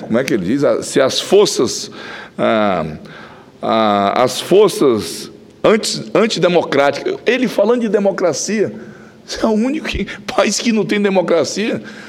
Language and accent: Portuguese; Acre, Brazil; muitas pessoas lá no meu estado morrem à míngua, porque não têm condição. Como é que a pessoa vai sair e pagar uma passagem? Eu já cheguei a voar Rio Branco, Brasília, R$3.000.